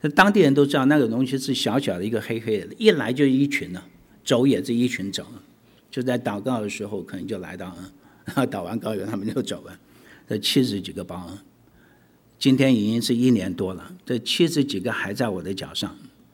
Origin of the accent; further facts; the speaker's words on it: Canada; 我是从加拿大来的，因为很多人没听过加拿大，我第一次跟人家讲我从加拿大来的